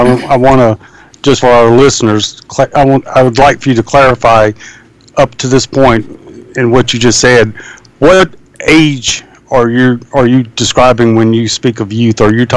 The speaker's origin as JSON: {"language": "English", "region": "the South", "country": "United States", "tie": "born or raised there", "said": "I've been exposed to quite a few growing up in the South within the Southern Baptist Convention"}